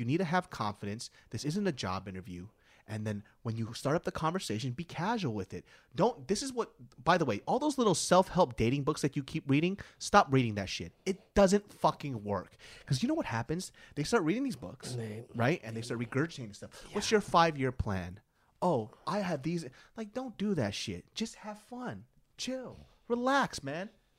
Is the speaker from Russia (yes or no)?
yes; Russia; from Russia.